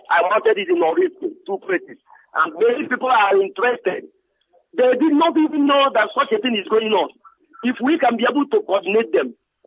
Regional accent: Nigeria; I'm from Ekwusi local government, Biafra land.

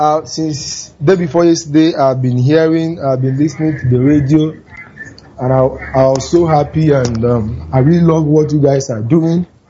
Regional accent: Lagos, Nigeria; Yeah, I was born in Lagos. I was brought up in Lagos.

